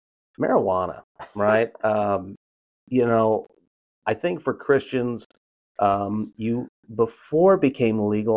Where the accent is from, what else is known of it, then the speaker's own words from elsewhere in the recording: Lincoln, Nebraska, United States; I'm from Lincoln, Nebraska.